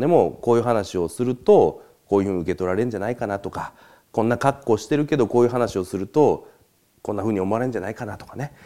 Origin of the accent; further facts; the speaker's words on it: Osaka, Japan; moved away; also born or lived in Sendai; 一回ね、大阪から仙台、東北の仙台に引っ越した時があって、で、大阪から来ましたって言った時に、